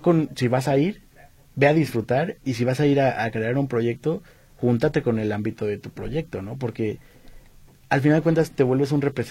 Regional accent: Mexico; soy mexicano

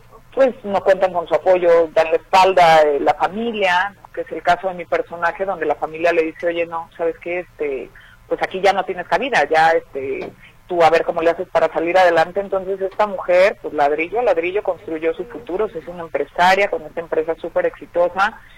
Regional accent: Puerto Vallarta, Jalisco, Mexico; also born or lived in Guadalajara; yo nací en Guadalajara, de hecho, y la mayor parte de mi familia está ahí, nada más que yo de muy chiquita me fui a vivir a Vallarta y crecí allá, pues, pero nací en Guadalajara y mi familia está allá.

